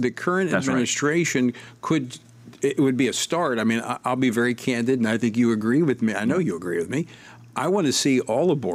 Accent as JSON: {"language": "English", "region": "Louisiana", "country": "United States", "said": "My home state of Louisiana is a perfect example"}